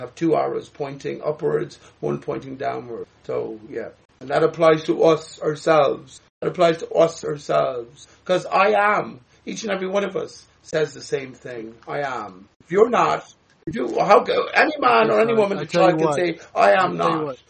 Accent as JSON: {"language": "English", "country": "Ireland", "said": "I am Irish … I won't shy away from"}